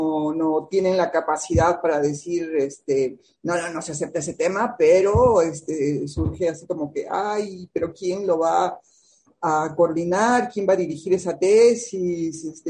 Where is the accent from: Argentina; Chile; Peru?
Peru; moved away as an adult; now in Mexico; Pues yo soy peruana de origen y soy naturalizada mexicana. Llevo en México 33 años. Vine a México a estudiar una maestría en Flaxo. Vine por 2 años.